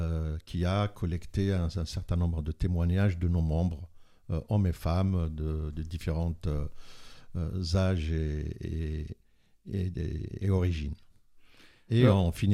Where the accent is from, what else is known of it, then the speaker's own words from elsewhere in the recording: Algeria; moved away as an adult; now in France; moi, quand je suis arrivé comme étudiant d'Algérie.